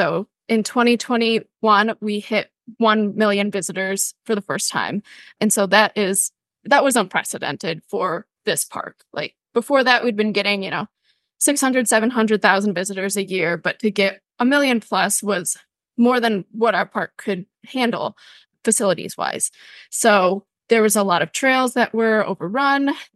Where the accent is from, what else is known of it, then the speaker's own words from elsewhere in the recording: Michigan, United States; And I grew up downstate in Michigan.